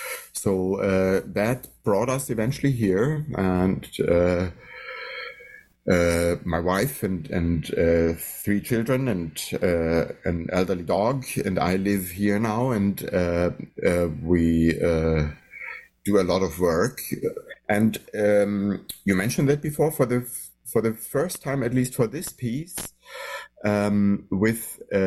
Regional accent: Munich, Bavaria, Germany; I was born in Munich, Germany, and grew up there as a very passionate keyboardist

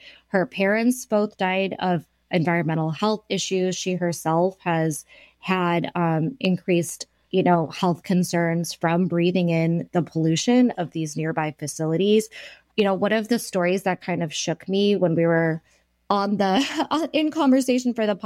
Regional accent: India; I'm Indian.

